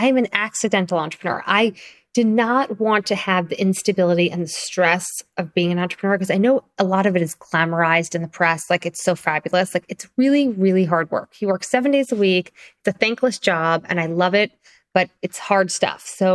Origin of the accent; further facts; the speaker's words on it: Springfield, Illinois, United States; born there; I was born in Springfield, Illinois. My father worked for the government, which is why we were there. He actually came over from India for grad school.